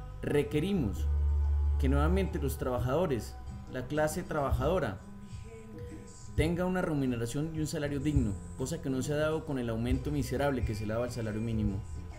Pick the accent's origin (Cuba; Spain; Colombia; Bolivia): Colombia; Es la hora de que como colombianos nos reconciliemos